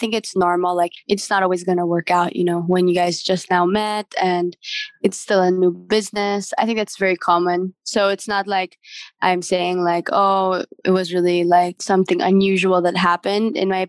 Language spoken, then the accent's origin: English; Dumaguete, Central Visayas, Philippines; born there; I was born here in the Philippines. I was born in Dumaguete.